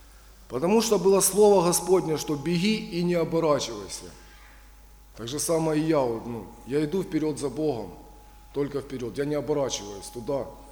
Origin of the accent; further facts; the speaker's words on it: Dnipro, Dnipropetrovsk Oblast, Ukraine; now in Volodymyr-Volynskyi, Ukraine; Сам я вообще родом с Днепропетровска, с Днепропетровщины. Но так судьба меня занесла, что я оказался на Волыни.